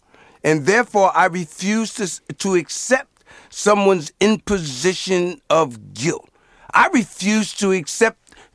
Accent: Paterson, New Jersey, United States; It just so happened that Paterson, New Jersey was my hometown.

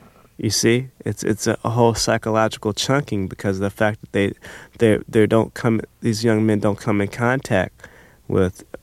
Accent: Inglewood, California, United States; I grew up on Vermont and Hunter first, and in a part of South L.A. known as Inglewood, in the flight path of LAX. And it was rough, but it wasn't as rough as it is now

